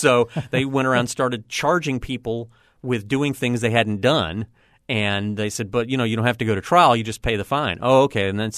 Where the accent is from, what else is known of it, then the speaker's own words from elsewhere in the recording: Pensacola, Florida, United States; who was caught in my hometown of Pensacola.